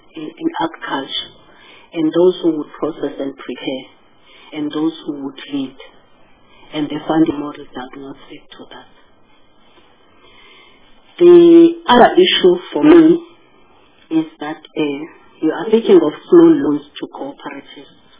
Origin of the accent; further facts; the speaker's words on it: Harding, KwaZulu-Natal, South Africa; Like KwaZulu-Natal, where I come from, and I come from Harding, which is part of Fuku, a presidential poverty nodal point.